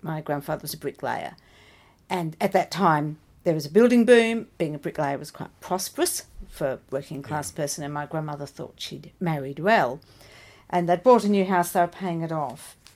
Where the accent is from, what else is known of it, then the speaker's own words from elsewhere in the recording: Ballarat, Victoria, Australia; I was born in Ballarat, which is where history is just all around you.